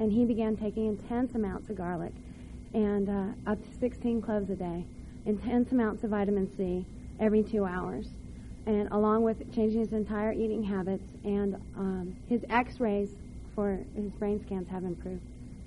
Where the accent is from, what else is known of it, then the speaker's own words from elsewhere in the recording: California, United States; I'm from the San Francisco Bay Area